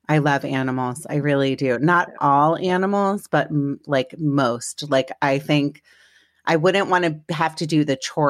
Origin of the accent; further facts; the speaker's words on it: Washington, District of Columbia, United States; now in Virginia, United States; You know, I'm from DC originally.